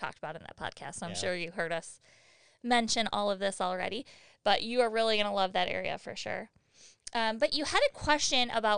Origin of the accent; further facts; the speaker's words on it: Michigan, United States; Because we are from Michigan, so we should have been there already.